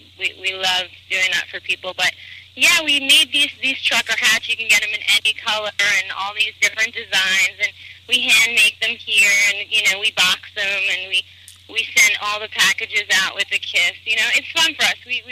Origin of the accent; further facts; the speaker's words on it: New York, United States; We all met out here, and we're all born and raised in New York.